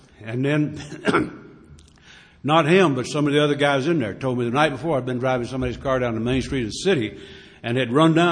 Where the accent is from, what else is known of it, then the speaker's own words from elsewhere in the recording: Mayberry, North Carolina, United States; I started to live a way of life that I honestly didn't know existed when I grew up in Mayberry down in North Carolina.